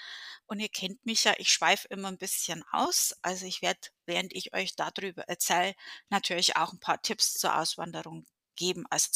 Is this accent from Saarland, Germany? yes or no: no; Bavaria, Germany; now in Connecticut, United States; Ich bin selber ausgewandert. Also ich bin von Bayern nach Connecticut gezogen.